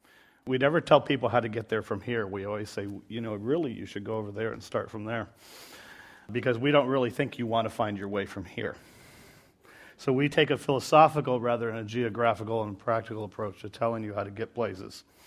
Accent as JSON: {"language": "English", "country": "Ireland", "said": "One thing I love about being Irish is that we are a people who are philosophers."}